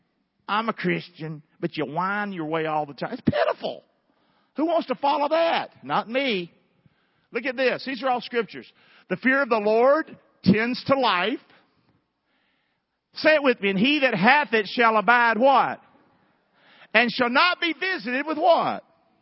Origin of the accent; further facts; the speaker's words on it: Rockingham, North Carolina, United States; Well, guys, I'm from Rockingham. I was one of the poorest people in Rockingham.